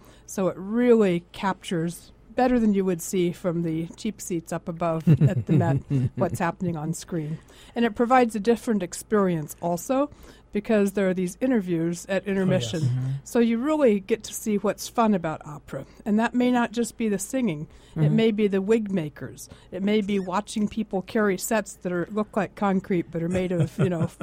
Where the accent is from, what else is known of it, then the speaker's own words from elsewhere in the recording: Kansas City, United States; and I'm from Kansas City